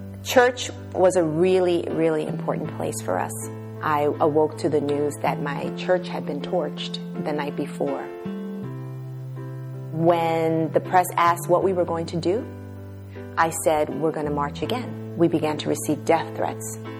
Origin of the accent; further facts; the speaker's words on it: New York City, New York, United States; I grew up in the Bronx River Housing Projects. I was born on Bronx River Avenue, and I never knew that our community was named for the Bronx River, which literally ran two blocks from my home.